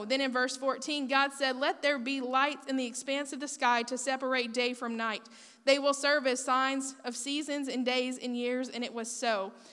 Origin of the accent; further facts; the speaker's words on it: Madisonville, Kentucky, United States; I'm from Madisonville, Kentucky.